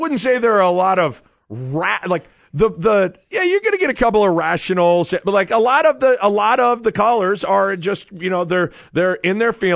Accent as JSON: {"language": "English", "region": "Nebraska", "country": "United States", "tie": "born or raised there", "said": "when I grew up born and raised in Nebraska and immersed in Nebraska football."}